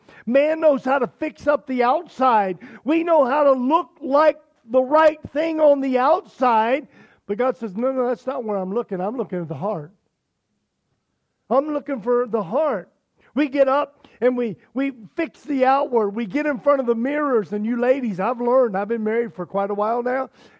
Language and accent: English; Chicago, Illinois, United States; also born or lived in Lynchburg, Virginia; I'm from Chicagoland area. I was originally born in Lynchburg, Virginia, but Chicago's my home now in that area.